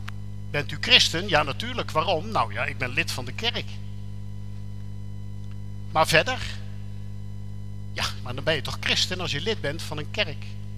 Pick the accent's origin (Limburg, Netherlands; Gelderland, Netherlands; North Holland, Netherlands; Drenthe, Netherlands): Gelderland, Netherlands; Ik kom van de Veluwe, daar wist iedereen het.